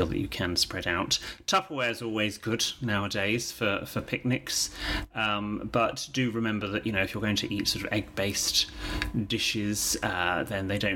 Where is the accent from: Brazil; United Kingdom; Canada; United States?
United Kingdom; England; I've just done a show for BBC One Northern Ireland where I had to experience this, and as an Englishman, it was very alien